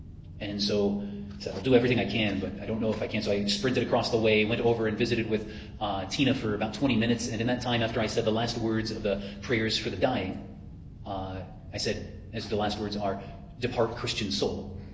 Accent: Albuquerque, New Mexico, United States; When I was growing up in Albuquerque, living very much in a Protestant world

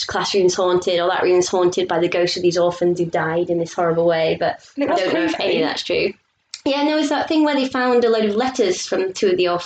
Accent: Beverley, Yorkshire and the Humber, United Kingdom; And I'm actually from Beverley, which is a small town near Hull.

